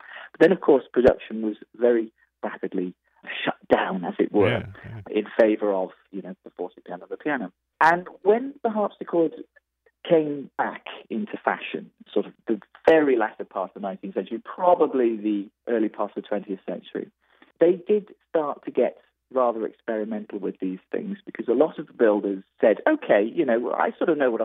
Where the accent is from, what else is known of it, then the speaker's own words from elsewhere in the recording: Wales, United Kingdom; I was sort of the wild kid over there, you know, and I was from Wales. And so everybody knew I was the one with the weird accent who played the weird music.